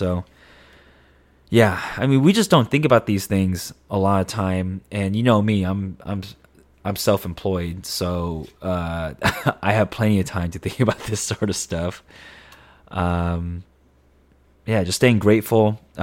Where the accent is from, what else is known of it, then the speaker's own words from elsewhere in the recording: Monterey, California, United States; it's really close to where we grew up, but like that's where I'm from. I just say that I'm from Monterey.